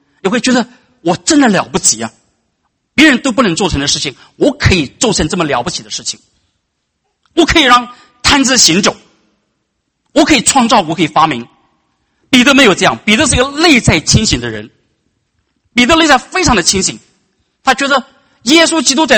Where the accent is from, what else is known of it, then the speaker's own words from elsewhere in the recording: China; 有的时候我就想，如果我们中国人早早信耶稣的话，可能就避免那文化大革命，可能中国就少死几千万人。